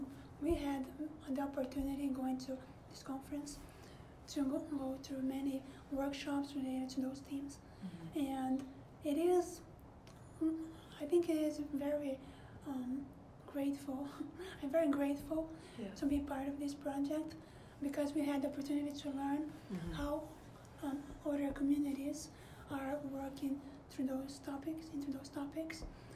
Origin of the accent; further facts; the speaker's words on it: Brazil; I myself am a foreigner. I'm from Brazil.